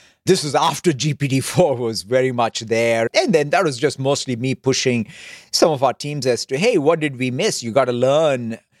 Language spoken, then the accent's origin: English; Hyderabad, Telangana, India; I always, as a kid growing up in Hyderabad, India